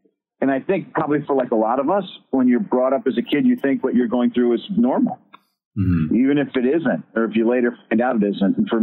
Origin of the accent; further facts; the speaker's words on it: Milwaukee, Wisconsin, United States; So I grew up in Wisconsin.